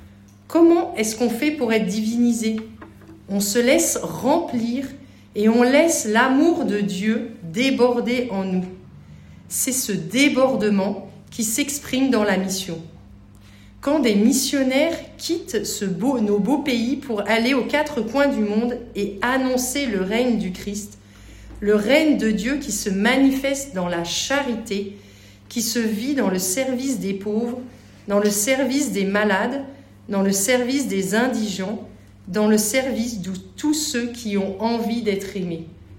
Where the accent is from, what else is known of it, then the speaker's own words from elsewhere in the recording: France; parce qu'on est français, donc on arrivait un petit peu en Suisse